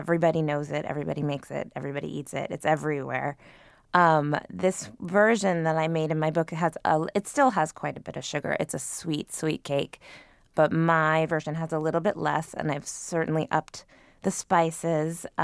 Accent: Connecticut, United States; born there; I was born in Connecticut and grew up there.

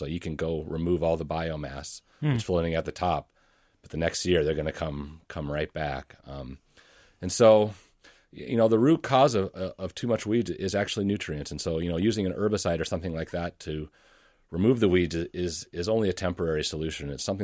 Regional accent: White Bear Lake, Minnesota, United States; And I'm also from White Bear Lake and familiar with Bald Eagle Lake

